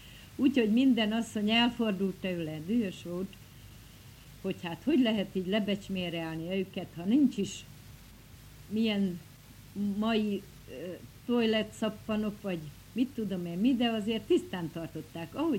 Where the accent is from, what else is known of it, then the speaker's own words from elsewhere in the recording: Streda nad Bodrogom, Košice Region, Slovakia; január 8-án születtem, Bodrog Szerdahelyen … Én itt laktam ugyan Szerdahelyen, de szüleim Sárospatakon laktak.